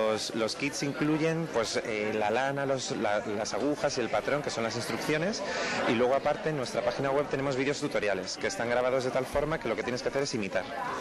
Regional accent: Spain; empezamos en España porque somos españoles

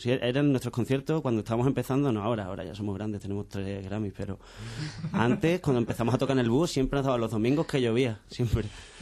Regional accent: Cádiz, Andalusia, Spain; Somos más de Cádiz, como tú sabes.

